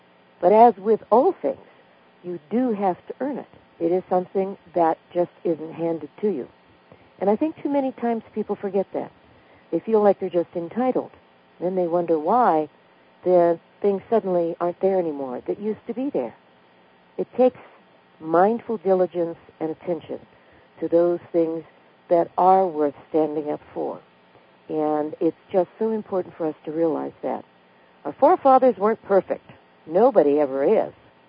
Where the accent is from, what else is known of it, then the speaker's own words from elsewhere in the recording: Pakistan; born there; I don't know, because I was born in Pakistan.